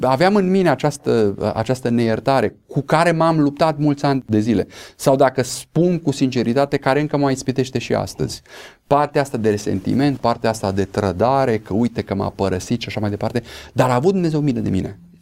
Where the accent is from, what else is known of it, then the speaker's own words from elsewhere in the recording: Romania; mă simțeam foarte rușinat de faptul că sunt român, taică meu fiind român